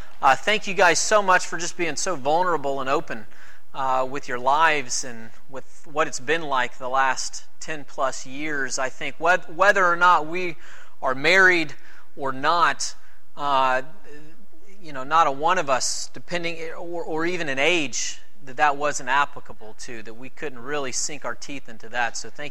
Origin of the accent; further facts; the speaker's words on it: the South, United States; Y'all, we're from the South.